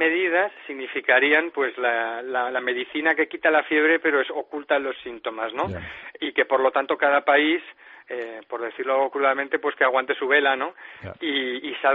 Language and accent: Spanish; Spain